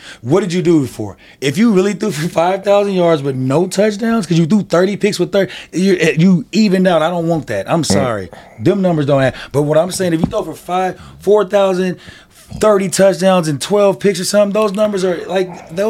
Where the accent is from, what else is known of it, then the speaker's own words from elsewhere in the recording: Denver, Colorado, United States; I say we because I'm from Denver, y'all